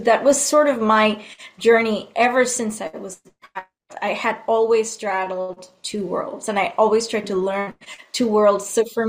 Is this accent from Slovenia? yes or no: no; Madurai, Tamil Nadu, India; born there; So I was born in South India in a beautiful town called Madurai. It's a city of poets and temples.